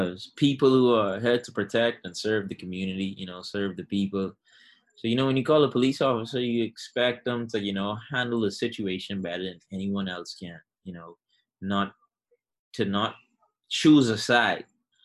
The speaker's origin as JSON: {"language": "English", "country": "Bahamas", "tie": "born or raised there", "moved": "yes", "lives_now": "United States", "said": "growing up in the Bahamas, one thing that they taught us from a young age is yes sir, no sir, yes ma'am, no ma'am, good morning, good afternoon, good evening, holding doors open"}